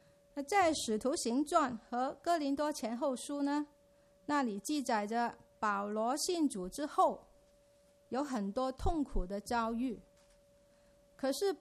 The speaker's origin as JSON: {"language": "Chinese", "country": "Hong Kong", "moved": "yes", "lives_now": "Canada", "said": "27年前呢，我是从香港来到 Regent College 读神学。毕业之后呢，我就留校"}